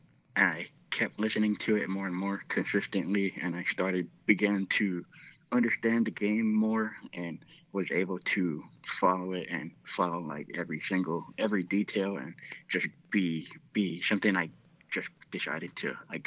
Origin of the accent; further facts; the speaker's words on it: Hawaii, United States; I would say for me, especially growing up in Hawaii